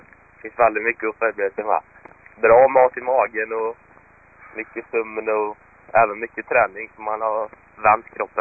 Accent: Skövde, Västra Götaland County, Sweden; vi är ett gäng från Skövde som ville hjälpa till och få i depån och köra test då

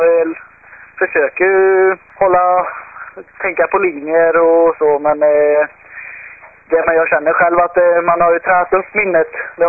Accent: Skövde, Västra Götaland County, Sweden; så tar jag mina kompisar studenten hemma i Skövde då.

